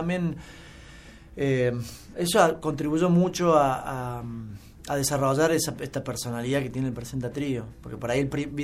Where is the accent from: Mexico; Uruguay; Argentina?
Argentina; Las Varillas, Córdoba; Yo tocaba en ese momento también tango en las varillas de mi pueblo con unos viejos tangueros, personajes de allá.